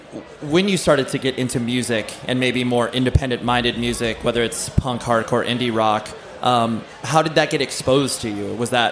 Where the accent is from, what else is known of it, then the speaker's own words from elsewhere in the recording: United States; I can say that as an American.